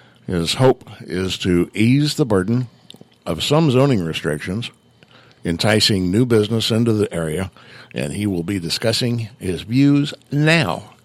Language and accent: English; Centralia, Illinois, United States; I grew up in Centralia, next door, kissing cousins to Salem in that regard.